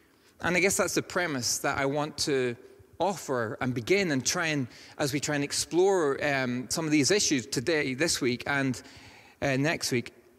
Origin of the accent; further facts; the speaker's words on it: Northern Ireland, United Kingdom; I have a somewhat disguised accent to some. But I grew up in a village in Northern Ireland, almost entirely Protestant.